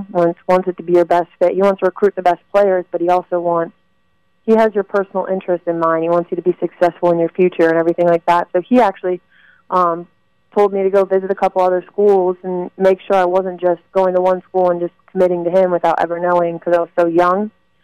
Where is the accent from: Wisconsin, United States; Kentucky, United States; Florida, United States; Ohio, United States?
Florida, United States; it was nice to have a team in Florida because I'm from Florida. My family's from Florida.